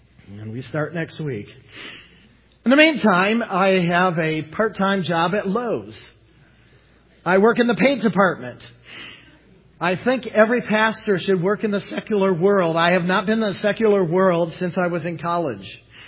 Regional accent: Detroit, Michigan, United States; understand I'm from the Motor City when I say this, why go for a Chevrolet when you can have a Cadillac?

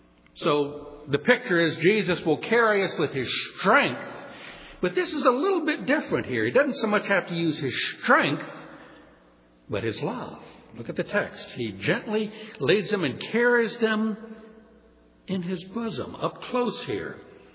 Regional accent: New Orleans, Louisiana, United States; When I was a child, I remember once growing up in New Orleans

